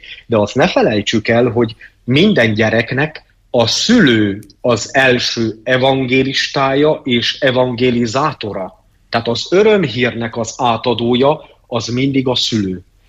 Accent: Csíkdelne, Harghita, Romania; milyen természetszerű volt az otthon Csigdelnén

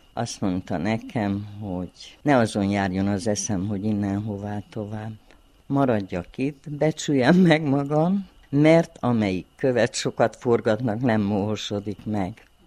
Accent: Énlaka, Harghita, Romania; De mivel mi mindketten én lakán nőttünk fel, nekünk valóban maradt a világ közepe én laka.

